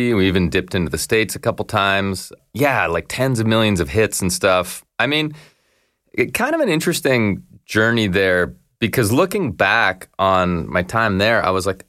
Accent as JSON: {"language": "English", "town": "Oakville", "region": "Ontario", "country": "Canada", "tie": "born or raised there", "said": "I grew up in Oakville, actually. Okay. Went to Halifax for school."}